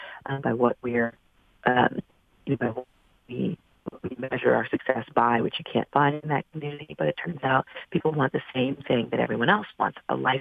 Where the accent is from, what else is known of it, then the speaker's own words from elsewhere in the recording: Bronx, New York, United States; So I'm from the South Bronx, and it was historically, you know, Latino, Black community